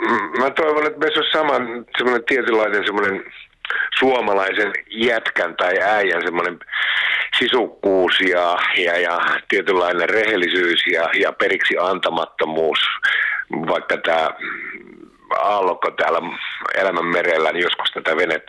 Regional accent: North Karelia, Finland; me molemmat olemme Pohjois-Karjalasta kotoisin

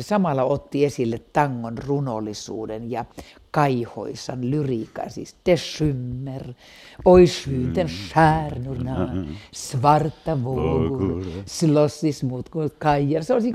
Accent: Mikkeli, South Savo, Finland; mä en ole koskaan pannut vakanalle, että mä oon Mikkelistä

